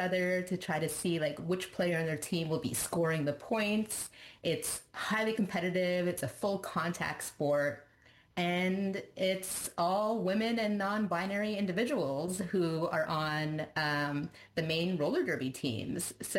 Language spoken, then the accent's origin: English; Montreal, Quebec, Canada; I'm from the Montreal area, so we have like one of the top leagues in the world